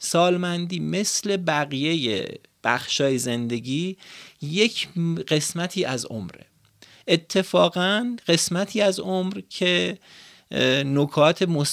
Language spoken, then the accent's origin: Persian; Iran; همین الان که 10% ما به عنوان یک ایرانی